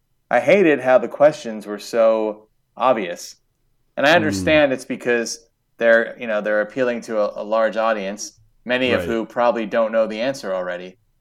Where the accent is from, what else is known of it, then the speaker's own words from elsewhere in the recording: New York, United States; So I grew up on Long Island, and I had a very small circle of friends that listened to pop punk.